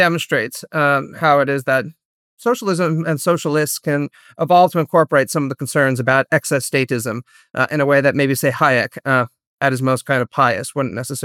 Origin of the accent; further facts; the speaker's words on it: Canada; I'm more comfortable with state intervention than you two might be because I'm Canadian, right?